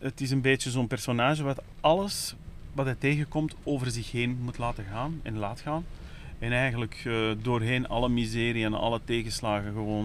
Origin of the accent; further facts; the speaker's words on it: Antwerp, Belgium; Ik ben Antwerpenaar. Ik ben geboren en getogen in 2000 Antwerpen.